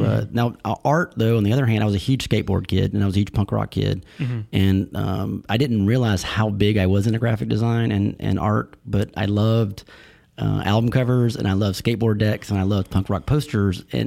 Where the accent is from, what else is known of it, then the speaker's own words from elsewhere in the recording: Mobile, Alabama, United States; I grew up in, I'm a native of Mobile, Alabama. I'm a Port City Azalea boy.